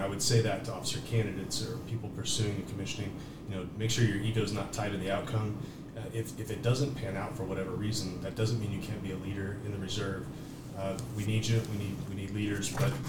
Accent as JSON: {"language": "English", "town": "Marshall", "region": "Missouri", "country": "United States", "tie": "born or raised there", "said": "So I grew up around Civil Air Patrol in Marshall, Missouri, and Civil Air Patrol gave me a window into the Air Force that is incredible."}